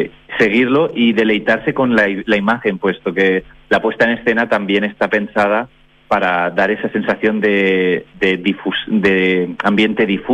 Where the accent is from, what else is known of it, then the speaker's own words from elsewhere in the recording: Valencia, Valencian Community, Spain; Sí, yo soy de Valencia, de España.